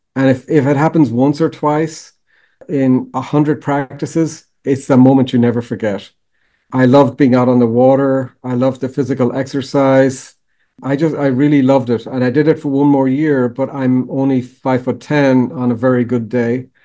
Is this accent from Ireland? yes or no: yes; Galway, Connacht, Ireland; I grew up in Ireland in a town called Galway, which has a river, the River Carb runs through it.